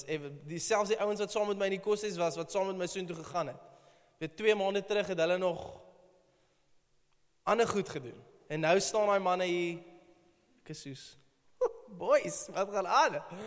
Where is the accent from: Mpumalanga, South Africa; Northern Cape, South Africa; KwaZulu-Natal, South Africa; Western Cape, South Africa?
Western Cape, South Africa; Malmesbury; Ek kom van Mamasbury af, al die nuwe mense. En dis 'n vreeslike charismatiese plek. En daar aanbid jy nie met 'n gitaar in die kerk nie.